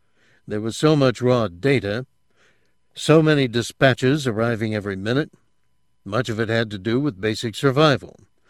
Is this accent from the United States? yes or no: no; India; As an Indian, I had to deal with many aspects of my own culture that had turned self-destructive.